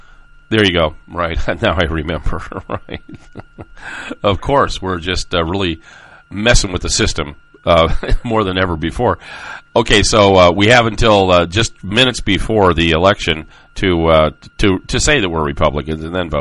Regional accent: California, United States; And once they found out I was from California

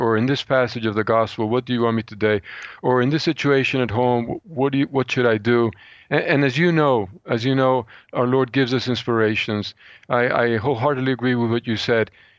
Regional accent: Philadelphia, Pennsylvania, United States; Incidentally, I grew up in Philadelphia, or some years in Philadelphia.

